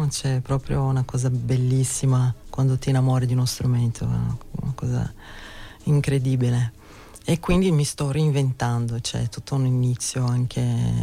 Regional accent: Guararema, São Paulo, Brazil; Italian is a second language; sono cresciuta in Brasile, sono nata in Brasile in un paesino che si chiama Guararema, vicino a San Paolo, sono 70 km da San Paolo, però è un paesino molto tranquillo, no? Con una bella natura, eccetera. E sono cresciuta lì

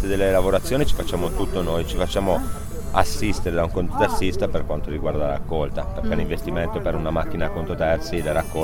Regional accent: Brandizzo, Piedmont, Italy; ho 46 anni e vengo da Brandizzo, provincia di Torino.

